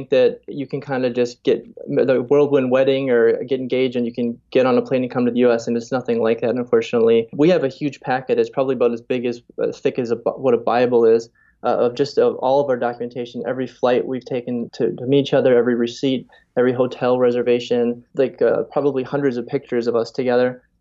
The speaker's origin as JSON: {"language": "English", "country": "United States", "said": "Me as an American, it's difficult for me to go to Iran"}